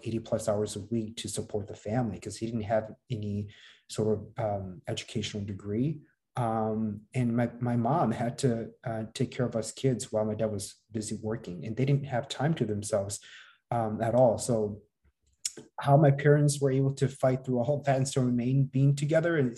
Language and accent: English; Wisconsin, United States; born there; And I was born in Wisconsin.